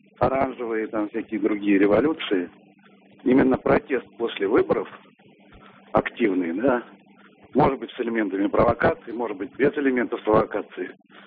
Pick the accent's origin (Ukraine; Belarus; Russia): Russia; Saint Petersburg; Из Санкт-Петербурга.